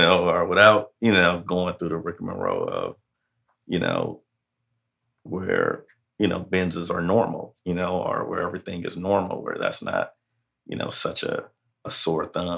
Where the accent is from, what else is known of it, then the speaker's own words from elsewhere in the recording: Los Angeles, California, United States; growing up on the East Side or growing up in anybody's hood